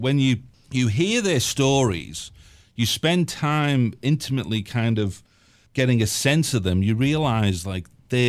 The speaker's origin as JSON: {"language": "English", "town": "Liverpool", "region": "North West England", "country": "United Kingdom", "lives_now": "Canada", "said": "I can't do it. I'm from Liverpool."}